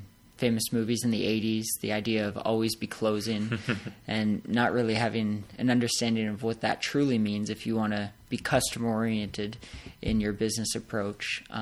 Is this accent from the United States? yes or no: no; Canada; So I grew up in Canada, did an undergraduate and master's degree in marketing